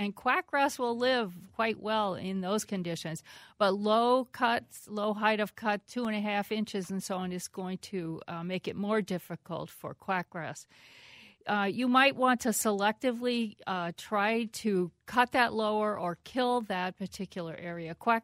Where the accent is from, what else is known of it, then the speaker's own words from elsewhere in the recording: East Coast, United States; now in Minnesota, United States; I grew up with them on the East Coast, and it was just another insect we learned to live with and adapted to. So we're getting used to that now here in Minnesota.